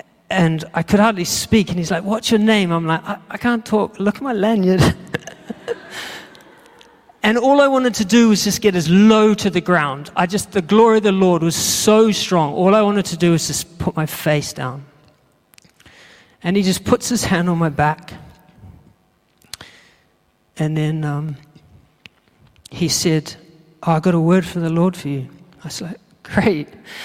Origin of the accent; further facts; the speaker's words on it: New Zealand; accent: New Zealand; moved away; I came from New Zealand, if you didn't know. My accent sort of gives it away, doesn't it?